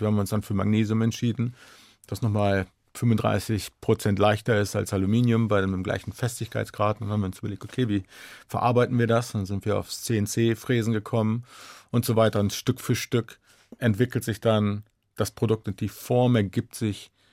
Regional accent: Germany; now in United States; Wir kommen natürlich aus Deutschland. Meine Eltern wohnen in Wolfsburg.

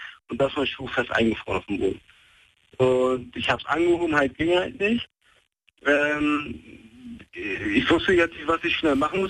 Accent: Turkey; German is a second language

